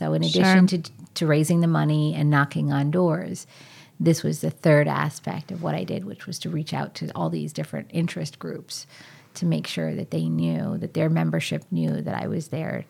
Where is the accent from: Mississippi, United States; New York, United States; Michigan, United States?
Michigan, United States; Troy; wasn't just because I'm from Troy